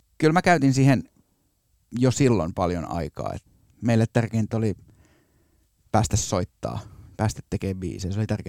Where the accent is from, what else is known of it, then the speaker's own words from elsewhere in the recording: Korso, Uusimaa, Finland; mä kävin Korsossa, mistä mä oon kotoisin, just ala- ja yläasteen